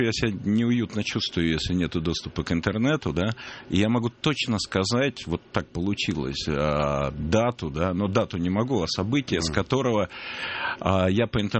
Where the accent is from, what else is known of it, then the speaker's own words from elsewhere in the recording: Yaroslavl, Yaroslavl Oblast, Russia; поскольку я из Ярославля